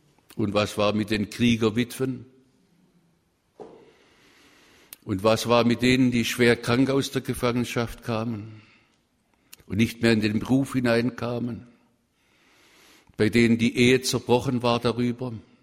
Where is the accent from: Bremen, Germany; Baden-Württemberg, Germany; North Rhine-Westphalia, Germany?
Baden-Württemberg, Germany; Ich komme ja aus Württemberg, meine Sprache lässt nicht verleugnen.